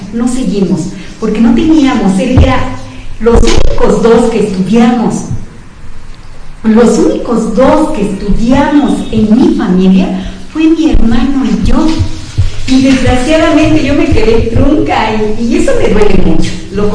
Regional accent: Mexico City, Mexico; Yo nací aquí, incluso soy de Santa María la Ribera, pero toda la vida he vivido ahí.

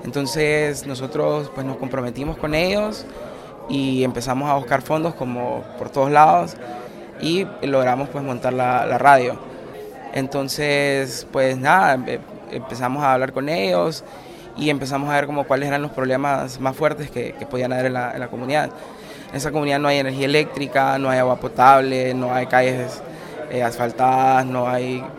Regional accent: Honduras; yo soy de Honduras y trabajo en una organización

